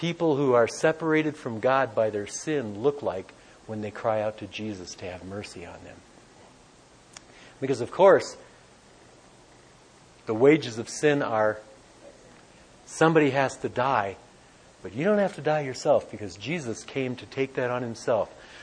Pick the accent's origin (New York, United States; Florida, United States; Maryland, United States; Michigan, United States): Michigan, United States; Detroit; And I say, I'm from Detroit. What do you expect?